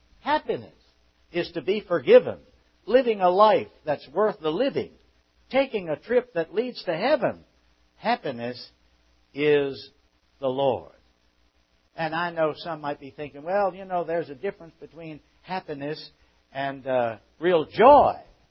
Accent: Virginia, United States; In my home state of Virginia, back at the beginning of this country

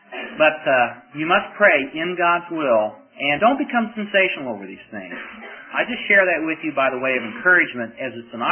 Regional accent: Oklahoma, United States; I'm from Oklahoma, and every now and then I tend to be a Sooner.

